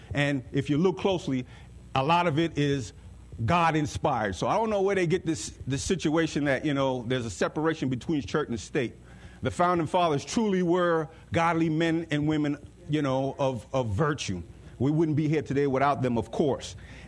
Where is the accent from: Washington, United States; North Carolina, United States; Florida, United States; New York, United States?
New York, United States; also born or lived in Georgetown, Guyana; I was born in Georgetown, Guyana. My family moved in the early 70s, and we moved to New York, and I grew up in New York.